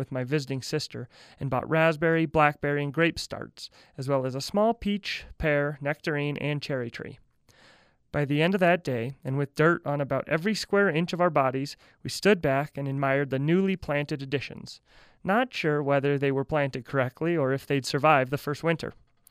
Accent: Laramie, Wyoming, United States; I was raised in Laramie, Wyoming, which boasts many qualities making it a pleasant place to live. It's got a safe hometown feel, cool summers

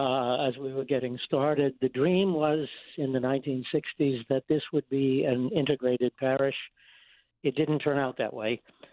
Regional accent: Winthrop, Maine, United States; I grew up in Winthrop here in Maine, and I graduated from high school in 1953 and took a job as a bookkeeper.

